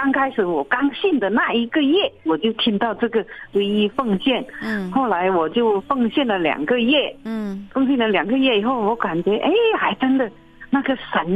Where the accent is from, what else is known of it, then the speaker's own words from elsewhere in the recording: Puning, Guangdong, China; 就是在普宁农村那里乡下嘛，我们的乡下，我也找了一个教堂去那里拜。